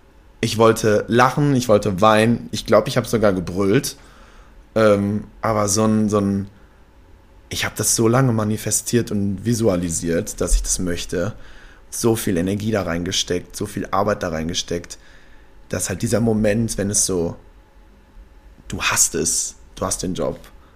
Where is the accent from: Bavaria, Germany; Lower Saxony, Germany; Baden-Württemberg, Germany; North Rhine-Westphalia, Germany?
North Rhine-Westphalia, Germany; Altenhundem; bin ich bei uns in Altenhundem in Hit gefahren und habe mir da Wassereis geholt, damit die Schwellung weggeht. Bin dann hier nach Köln gefahren